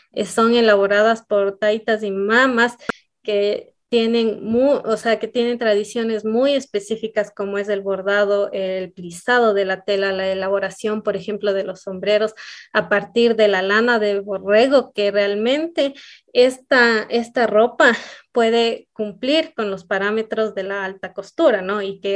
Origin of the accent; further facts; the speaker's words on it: Cotacachi, Imbabura, Ecuador; de la comunidad de acá de Turuco, en Cotacachi, de donde yo soy.